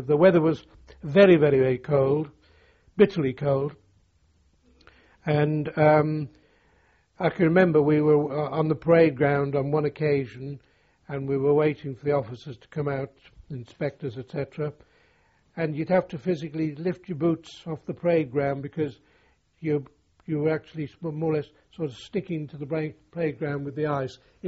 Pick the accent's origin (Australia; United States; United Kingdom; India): United Kingdom; Liverpool, North West England; similar to the people from my hometown, Liverpool.